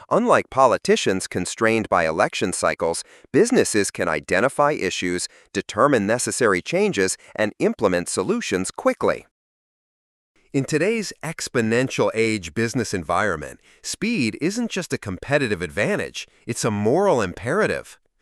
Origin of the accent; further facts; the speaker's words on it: Walterboro, South Carolina, United States; Growing up in Walterboro, South Carolina, I witnessed firsthand the stark reality of America's forgotten towns. Once thriving communities like mine now stand as monuments to economic abandonment